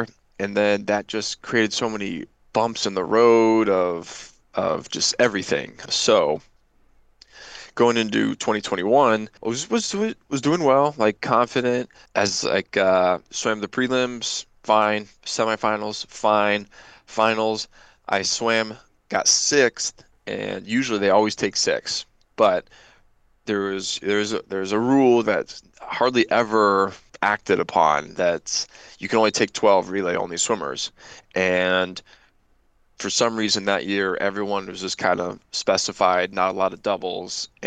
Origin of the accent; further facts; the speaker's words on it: Springfield, Illinois, United States; I was this kid from Springfield, Illinois. I grew up in a 4-lane pool.